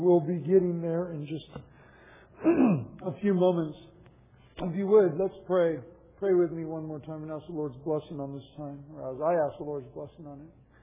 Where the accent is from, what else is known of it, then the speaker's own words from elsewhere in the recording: San Luis Obispo, California, United States; And I grew up in San Luis Obispo, and which is kind of the central coast of California.